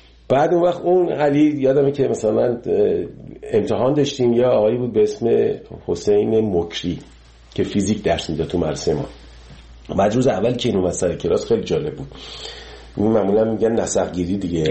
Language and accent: Persian; Iran; moved away; 30 سال 30 خورده سال که از ایران من اومدم بیرون